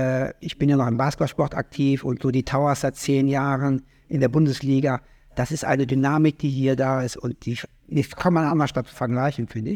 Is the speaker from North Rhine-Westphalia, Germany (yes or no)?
yes; Cologne, North Rhine-Westphalia, Germany; now in Hamburg, Germany; ich bleib bei den Fischköpfen kein halbes Jahr. Das geht überhaupt nicht als Kölner.